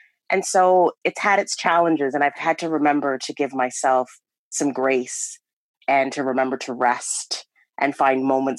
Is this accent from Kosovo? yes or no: no; Ottawa, Ontario, Canada; It was my first time living in the United States, although I had traveled extensively. Born and raised in Ottawa, Canada.